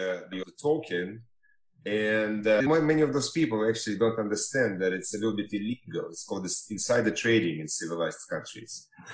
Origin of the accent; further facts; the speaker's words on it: Switzerland; also born or lived in New York; now in Miami, United States; in Miami, and my background is banking and also building technology for banks. I grew up in Switzerland, but I'm and also New York, and back to the U.S. 5 years ago. And my ancestors were Russian aristocrats and also Ashkenazi Jews.